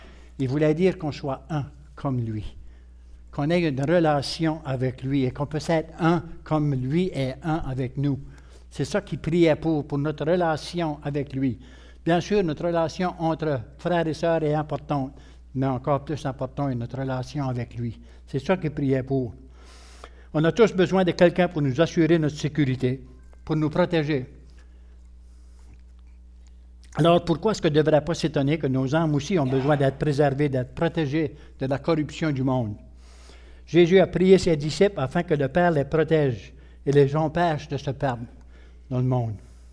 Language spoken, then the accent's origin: French; Bouctouche, New Brunswick, Canada; J'ai dit, oui. Ah, il dit, de Dieu. J'ai dit, de Boktouche.